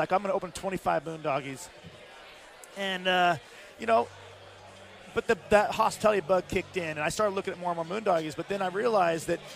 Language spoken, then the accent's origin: English; Visalia, California, United States; now in San Diego, United States; Well, I grew up in California, but Central California, Visalia.